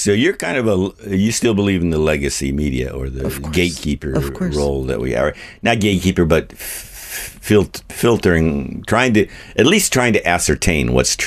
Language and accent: English; United States; And that's, you know, and I come from America, this is a global issue.